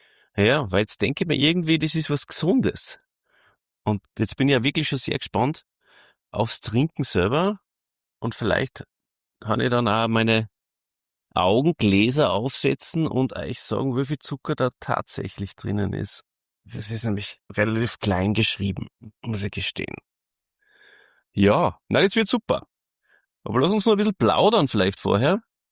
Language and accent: German; Salzburg, Austria